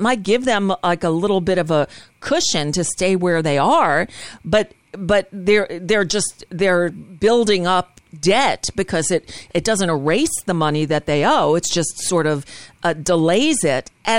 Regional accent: United States; As an American, it's embarrassing.

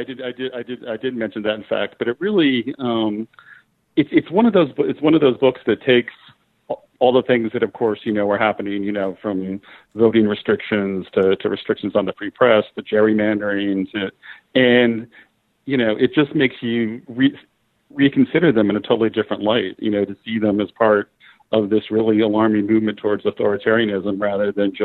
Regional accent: United States; I'm an American who just put two kids through college, so.

